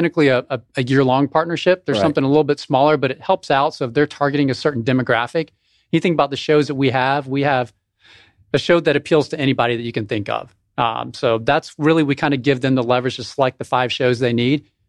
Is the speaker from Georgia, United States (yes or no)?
yes; Gwinnett County, Georgia, United States; And I'm from Gwinnett County, and I think it's kind of sad for me to say that.